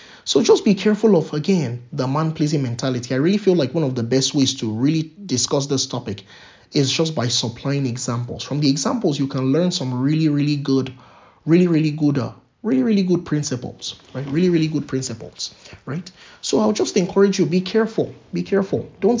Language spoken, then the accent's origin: English; Nigeria; I remember when I was growing up in Nigeria, sometimes I would get some very, it's not sometimes, I got some very strict discipline from my parents.